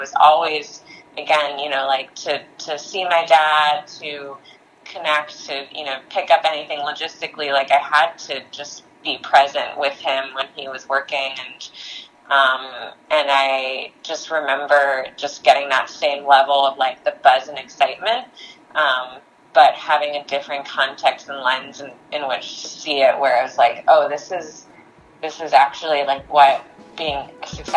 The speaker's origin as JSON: {"language": "English", "town": "New York City", "region": "New York", "country": "United States", "tie": "born or raised there", "said": "just the nature of, like, growing up in New York City"}